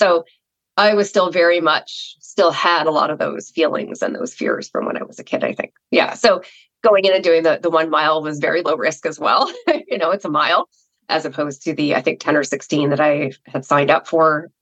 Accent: Canada; as a Canadian

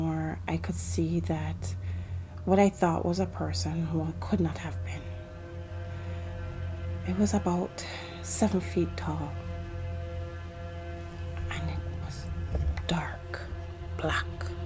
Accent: Jamaica; I'm from Jamaica

